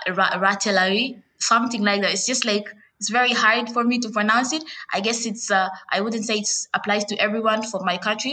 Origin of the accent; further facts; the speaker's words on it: Tanzania; So I guess that would be one of the factors that you can at least guess if I come from Tanzania or the East Africa region at large.